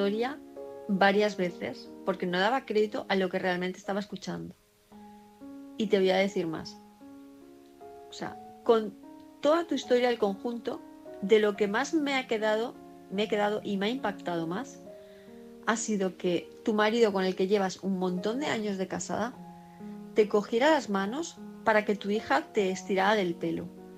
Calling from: Palma, Balearic Islands, Spain; de Palma de Mallorca

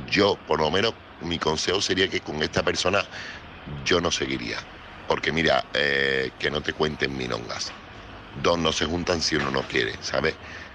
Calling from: Seville, Andalusia, Spain; corresponsal de Sevilla.

